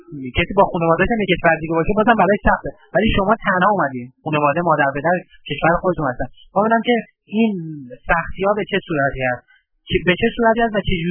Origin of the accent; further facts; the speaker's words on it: Tehran, Tehran Province, Iran; now in Bahrain; من شخصا از تهران اومدم